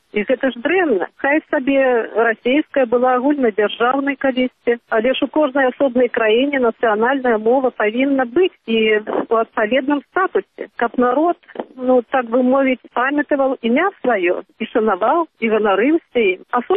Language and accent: Russian; Kaliningrad, Kaliningrad Oblast, Russia; moved away as an adult; now in Belarus; Я родилась в Калининграде. И все время становления, так сказать, личности провела, в общем-то, там. Я уже в такой довольно зрелой юности переехала в Беларусь.